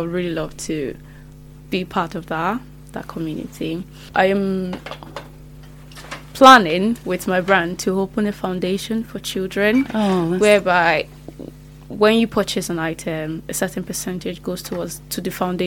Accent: Lagos, Nigeria; moved away as an adult; now in Cardiff, United Kingdom; I grew up in Lagos, Nigeria. Okay. I only came to Cardiff

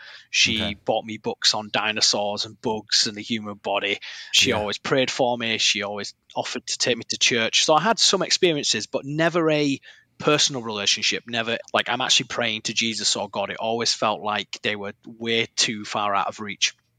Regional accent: Keighley, Yorkshire and the Humber, United Kingdom; So I grew up in a council estate, which is kind of like a really poor area of Keighley, which is like a town just outside of the city of Bradford in the UK.

